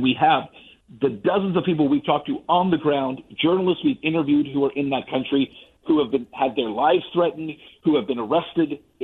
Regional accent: United States; it's most interesting to me as an American

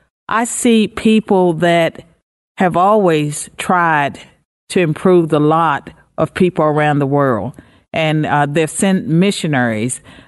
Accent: United States; I'm glad that I'm an American, and I'm a descendant of slaves on at least one side of my family.

